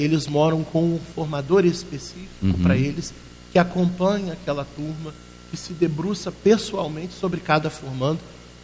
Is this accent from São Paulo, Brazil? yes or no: no; Campos dos Goytacazes, Rio de Janeiro, Brazil; Eu sou natural de Campos, né, uhum, da sede da nossa diocese.